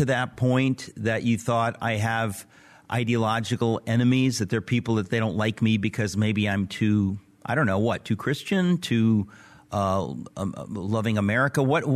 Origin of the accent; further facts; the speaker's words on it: United States; as an American, I apologize that we're living in a country right now